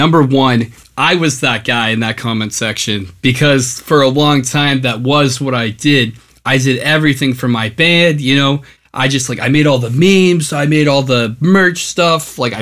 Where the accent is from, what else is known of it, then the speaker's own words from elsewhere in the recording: Jamaica, Vermont, United States; now in New York, United States; Just for a bit of context, I grew up in Southern Vermont my whole life. Shout out Jamaica, Vermont.